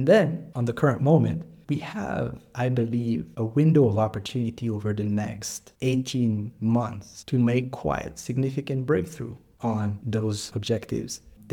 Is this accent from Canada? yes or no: yes; Canada; born there; First of all, I was born in Canada, so of course, you'd be growing next to plenty of natural resources.